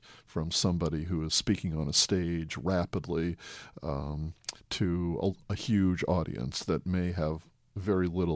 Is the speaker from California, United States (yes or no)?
yes; Los Angeles, California, United States; I first got interested in poetry when I was growing up in Los Angeles, and the Beat Generation had just come to town